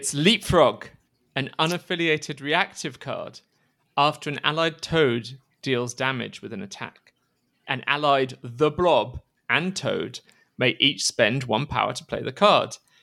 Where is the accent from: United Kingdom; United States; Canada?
United Kingdom; But as a British person, most of our pies are savory, not sweet, right?